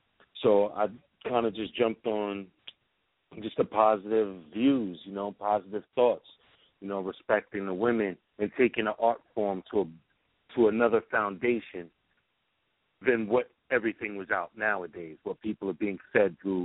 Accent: New York City, New York, United States; growing up in New York City.

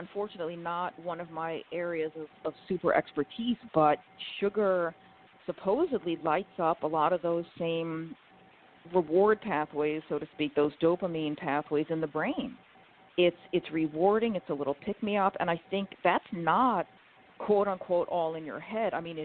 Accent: New York, United States; I mean, I was born and raised in New York. I ate a bagel the size of my head, like, every morning

